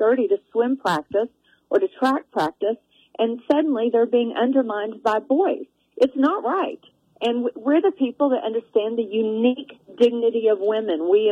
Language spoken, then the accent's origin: English; Appalachia, United States; You know, I grew up in Appalachia. I'm a preacher's kid from Appalachia, and I grew up in a family that sometimes we had to put groceries back if we didn't have enough money to pay for it.